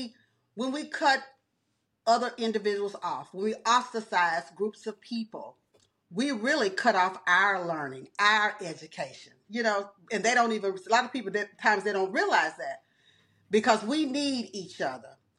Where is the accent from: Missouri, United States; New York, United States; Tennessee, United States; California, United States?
Tennessee, United States; Nashville; I grew up in Nashville, Tennessee. I was born in 1965.